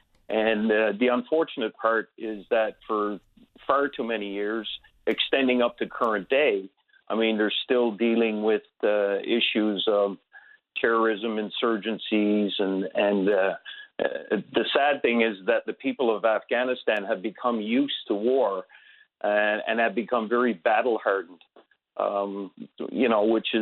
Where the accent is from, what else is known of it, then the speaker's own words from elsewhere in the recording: St. John's, Newfoundland and Labrador, Canada; also born or lived in Toronto; I was born in Buckins, and that's where my mom and dad met, and after a short stint there, we moved briefly to Toronto, and then my dad decided to come back to St. John's, So we moved back to St. John's.